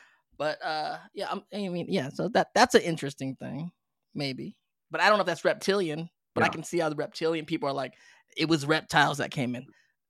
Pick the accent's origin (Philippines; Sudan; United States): Philippines; Well, again, you know, I'm Filipino. I'm a good Catholic kid. I grew up Catholic, not as Catholic as I was when I was growing up.